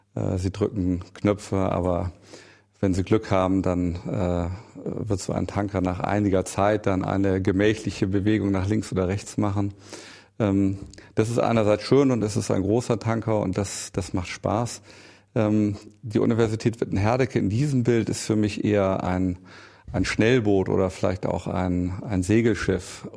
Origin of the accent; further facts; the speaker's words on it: Bremen, Germany; born there; Ich bin ja Bremer, also Norddeutscher von Geburt und habe deswegen eine leichte Assoziation zur Seefahrt.